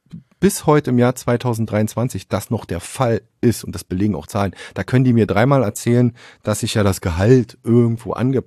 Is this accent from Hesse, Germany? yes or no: no; Berlin, Germany; eigentlich gab es mal eine Zeit in meinem Leben, wo ich immer gesagt habe, ich komme aus Berlin.